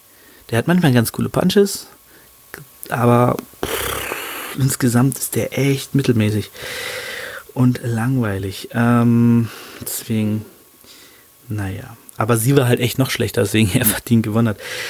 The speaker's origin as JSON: {"language": "German", "town": "Hanover", "region": "Lower Saxony", "country": "Germany", "tie": "born or raised there", "said": "aus Hannover, meiner Heimatstadt, und wo ich auch sende, sage ich mal"}